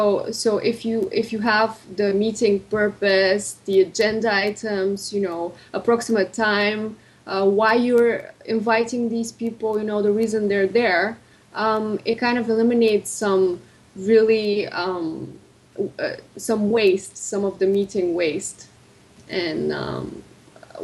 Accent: Bulgaria; also born or lived in Rome, Italy / England / United States; Right now I'm in Bulgaria. I was born and raised here. Actually, I've lived elsewhere. I've lived in Rome, I've lived in England, and a little bit in the States.

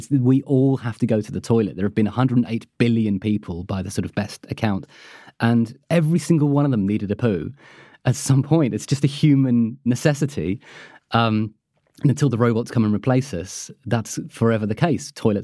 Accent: United Kingdom; And of course, being British, we're quite coy about toilets.

